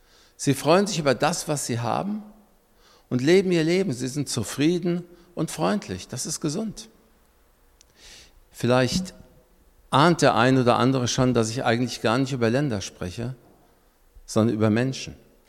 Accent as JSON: {"language": "German", "country": "Lebanon", "said": "Wie einige von euch wissen, komme ich ja aus dem Libanon, ein kleines Land, aber ein wunderschönes Land, an der Küste gelegen, nördlich von Israel."}